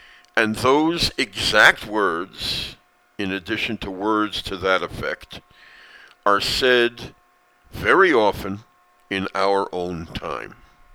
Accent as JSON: {"language": "English", "town": "Brooklyn", "region": "New York", "country": "United States", "tie": "born or raised there", "also_born_or_lived": "Queens", "moved": "as an adult", "lives_now": "Israel", "said": "My many years of growing up in Brooklyn and then moving to Queens and the years that I spent there. And since my Aliyah in 1981, September, I have lived so far"}